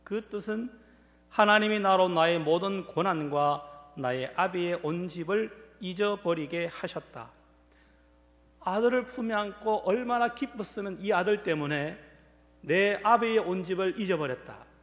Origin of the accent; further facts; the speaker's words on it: North Gyeongsang, South Korea; 제가 태어난 곳은 경상북도 금능군 부항면 파천리 산골입니다.